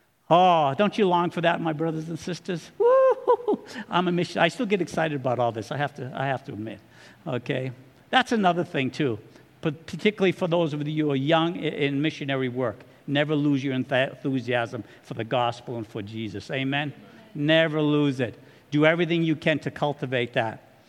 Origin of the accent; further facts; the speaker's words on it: Massachusetts, United States; So, you know, I'm from Massachusetts. We got kind of a gangster talk out there, if you haven't picked that up already.